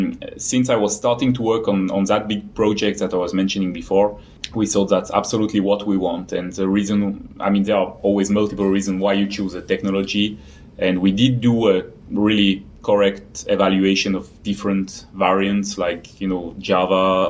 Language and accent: English; Vaud, Switzerland; the technical university, the guy was mentioning this EPFL, mm-hmm. is basically in my hometown